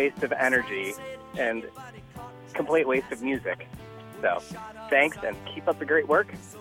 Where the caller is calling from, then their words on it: Berwyn, Illinois, United States; I'm calling from Berwyn, Illinois